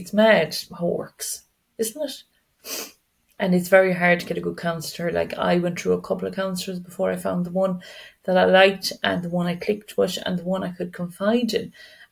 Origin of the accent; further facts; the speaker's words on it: Ireland; So, you know, we're so hard on ourselves, aren't we? As Irish people, we're just so hard.